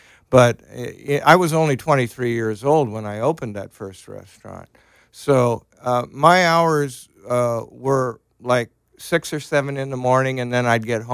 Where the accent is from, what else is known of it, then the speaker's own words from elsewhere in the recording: Corona del Mar, California, United States; I grew up in Corona del Mar.